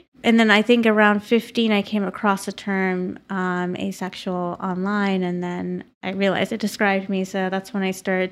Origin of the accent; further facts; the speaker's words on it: Connecticut, United States; And I grew up in Connecticut, and I, you know, came from a progressive town.